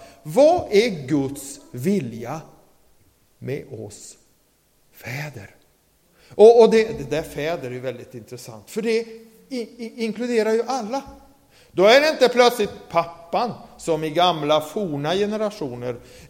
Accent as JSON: {"language": "Swedish", "town": "Tingsryd", "region": "Kronoberg County", "country": "Sweden", "tie": "born there", "said": "Jag föddes i Tingsryd, så jag ligger faktiskt nära till hands."}